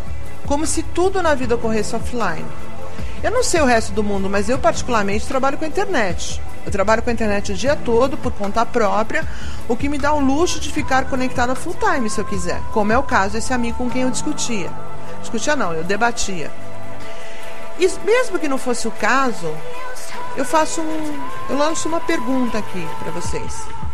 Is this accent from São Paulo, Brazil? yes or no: yes; São Paulo, Brazil; also born or lived in Rio de Janeiro; now in Cotia, Brazil; eu moro hoje na região de Cotia há 4 anos, mas eu morei a minha vida toda em São Paulo, praticamente excetuando um tempo que eu morei no Rio.